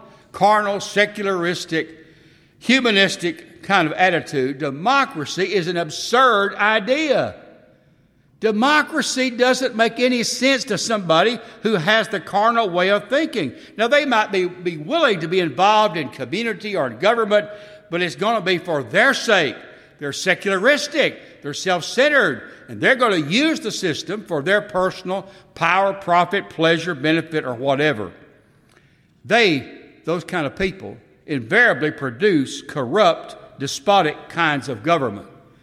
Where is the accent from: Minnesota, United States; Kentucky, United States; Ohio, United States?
Kentucky, United States; I grew up in Kentucky. Senator Alvin Barkley was our respected, beloved senator, and he talked like a preacher.